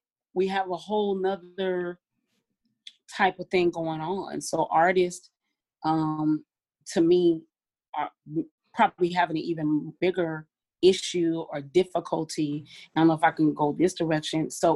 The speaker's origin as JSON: {"language": "English", "region": "Colorado", "country": "United States", "said": "Because in the city I was in, I'm from Colorado."}